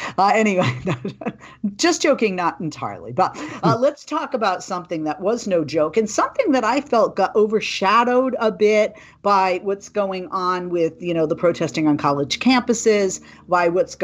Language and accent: English; Boston, Massachusetts, United States; I'm from Boston. We're neighbors.